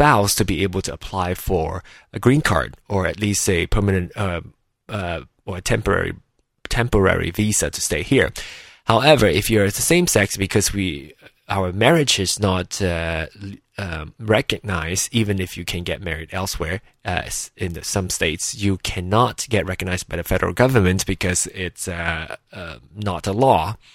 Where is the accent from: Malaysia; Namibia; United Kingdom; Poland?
Malaysia; now in United States; I am actually Malaysian.